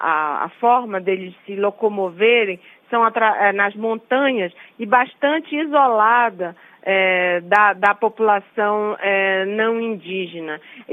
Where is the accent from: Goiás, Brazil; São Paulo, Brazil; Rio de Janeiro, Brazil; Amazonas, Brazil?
Amazonas, Brazil; now in Brasília, Brazil; É, só para lhe dizer que eu sou do estado do Amazonas.